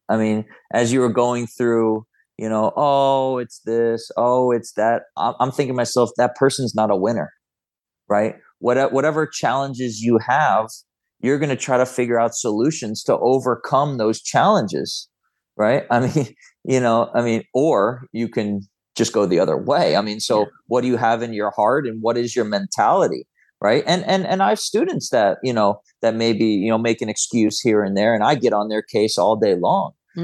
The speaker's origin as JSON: {"language": "English", "region": "Florida", "country": "United States", "tie": "born or raised there", "said": "I grew up in Florida."}